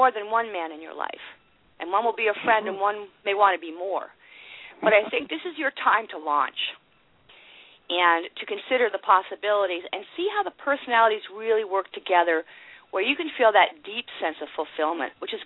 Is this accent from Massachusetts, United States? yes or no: yes; Massachusetts, United States; I'm from Massachusetts.